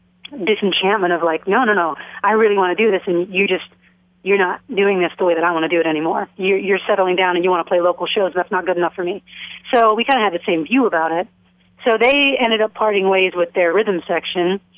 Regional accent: Chicago, Illinois, United States; You're awesome as a bassist, and I love this bass, and I'm from Chicago, and blah, blah, blah.

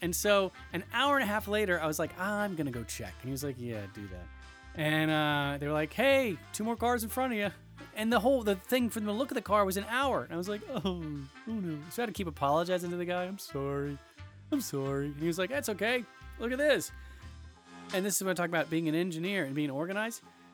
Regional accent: Georgia, United States; Now, if you don't know it about me, I'm from Georgia.

